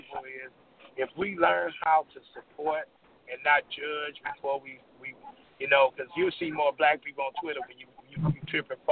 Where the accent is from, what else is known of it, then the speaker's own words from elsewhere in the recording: Maryland Heights, Missouri, United States; I grew up in Maryland Heights, but I lived in Paisdale majority of my life, right from Normandy High School, but I went to Pattville.